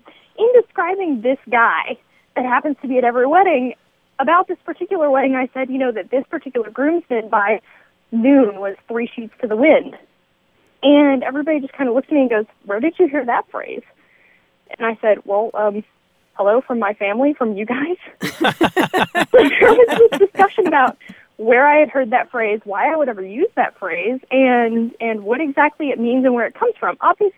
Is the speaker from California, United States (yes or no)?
no; Waco, Texas, United States; I'm from Waco, Texas.